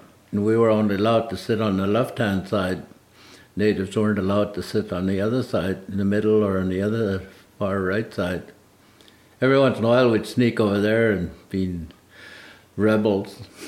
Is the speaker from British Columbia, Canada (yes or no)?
yes; Salmon Arm, British Columbia, Canada; But me, I call it this kind of growing up in Salmon Arm and understanding their local rules.